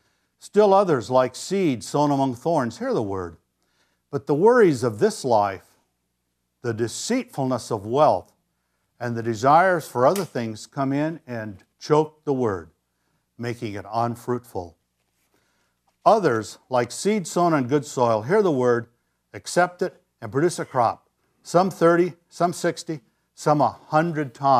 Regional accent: Montana, United States; As a boy growing up in Montana, this story about the a farmer broadcasting his seeds always intrigued me.

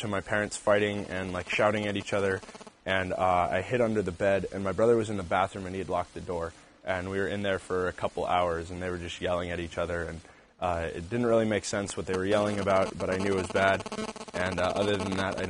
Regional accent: Idaho, United States; I am adopted, I was from Idaho, my birth parents had me when they were 17-ish.

